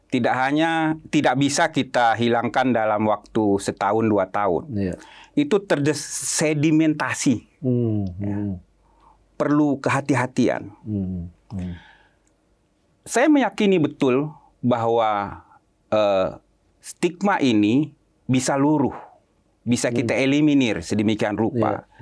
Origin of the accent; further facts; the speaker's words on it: Aceh, Indonesia; Tidak melulu saya sebagai orang Aceh berpikir tentang Aceh saja.